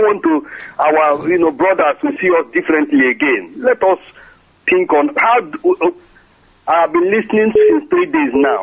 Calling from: Trondheim, Trøndelag, Norway; Hello, I'm calling from Trondheim in Norway.

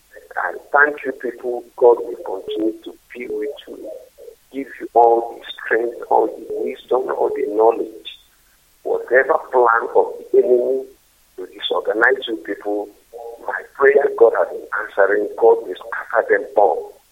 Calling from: Onitsha, Anambra, Nigeria; I'm coming from Onitsha.

